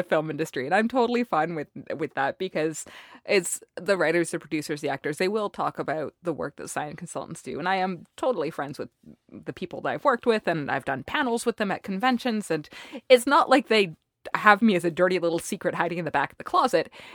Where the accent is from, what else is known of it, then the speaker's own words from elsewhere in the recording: Canada; as a Canadian geoscientist, I actually wear a little pinky ring